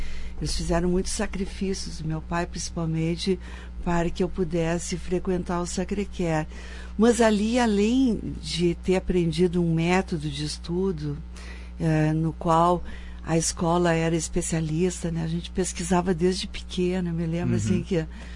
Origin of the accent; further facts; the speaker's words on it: Caxias do Sul, Rio Grande do Sul, Brazil; born there; Bom, eu nasci em Caxias do Sul, né?